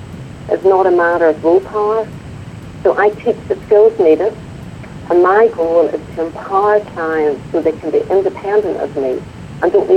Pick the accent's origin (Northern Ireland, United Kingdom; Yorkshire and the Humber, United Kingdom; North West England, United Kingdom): Northern Ireland, United Kingdom; my background of growing up in the Troubles and all my life experiences